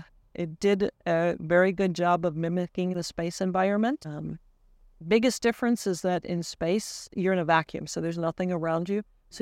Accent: Minnesota, United States; I grew up in Minnesota, and not in a big space town.

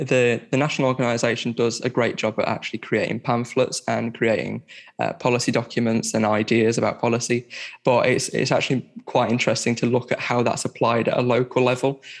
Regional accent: Barnsley, Yorkshire and the Humber, United Kingdom; now in Sheffield, United Kingdom; I'm from Barnsley. I'm living in Sheffield

